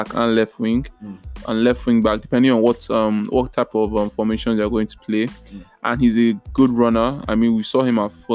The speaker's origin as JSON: {"language": "English", "country": "Nigeria", "said": "I mean, as a Nigerian and as an Iwobi fan, it's not the move."}